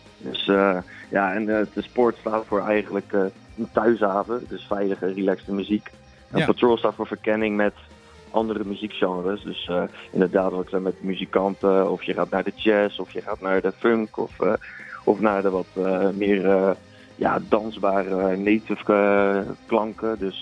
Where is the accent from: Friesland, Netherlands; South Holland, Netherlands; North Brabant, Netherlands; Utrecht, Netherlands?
South Holland, Netherlands; Rotterdam; Ik kom zelf uit Rotterdam.